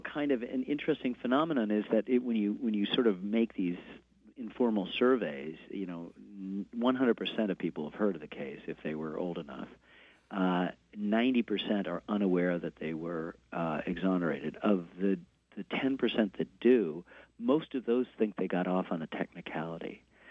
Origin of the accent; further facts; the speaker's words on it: Ann Arbor, Michigan, United States; I'm a filmmaker because I grew up in Ann Arbor. I am, you know, who I am formed there. I love the town.